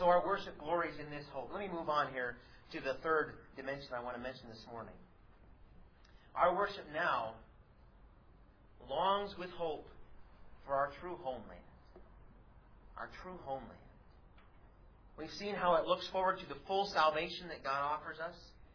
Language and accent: English; Ordway, Colorado, United States; Well, the Ordway New Era was the newspaper from Ordway, my hometown.